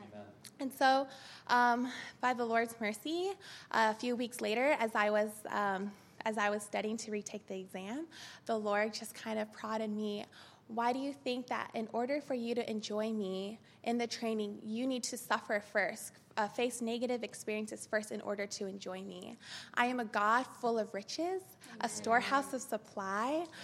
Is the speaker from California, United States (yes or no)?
yes; Cerritos, California, United States; also born or lived in Philadelphia; I'm from Philadelphia. I grew up in Southern California in Cerritos, and during my college years, I came across the country to attend college in Philly